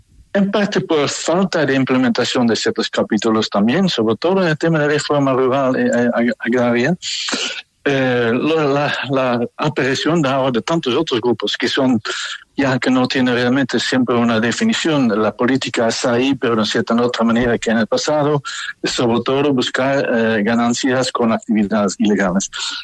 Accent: Rotterdam, South Holland, Netherlands; Spanish is a second language; yo soy yo mismo de Rotterdam, de Holanda, es una ciudad que sufre o tiene realmente también mucho que ver con las importaciones de las drogas ilícitas.

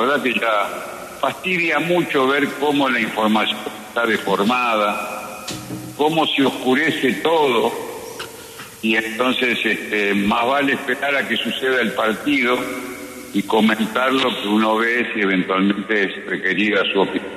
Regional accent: Uruguay; soy uruguayo descendiente de armenios, de verdad

